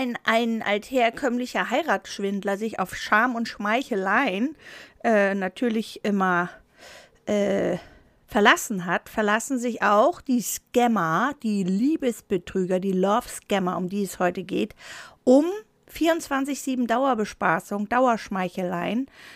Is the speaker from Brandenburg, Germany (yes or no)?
no; Lübeck, Schleswig-Holstein, Germany; ich komme ja aus Lübeck.